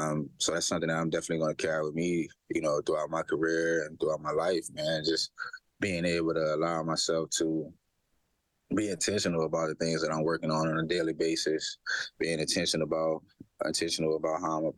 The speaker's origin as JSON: {"language": "English", "region": "Louisiana", "country": "United States", "said": "I'm from Louisiana, so we eat, breathe, sleep football."}